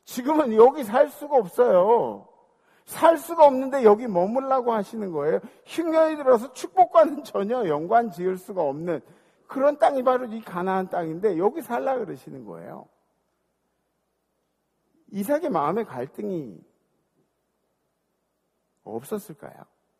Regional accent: Jamsil, Seoul, South Korea; 저는 여기서 한 살 때 잠실 들어와가지고 그래서 자라면서 계속 봤는데

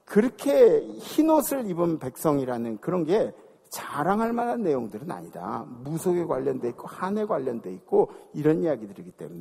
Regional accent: South Korea; 제가 한국 사람이니까 얘기할 수 있는 거죠.

